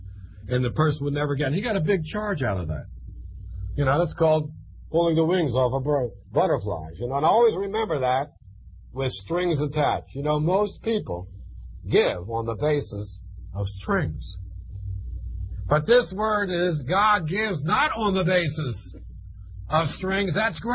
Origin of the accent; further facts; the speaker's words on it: Philadelphia, Pennsylvania, United States; I remember as a young boy, growing up, should I use the word growing up in Philadelphia? Does anybody grow up in Philadelphia? Reared, would that be better?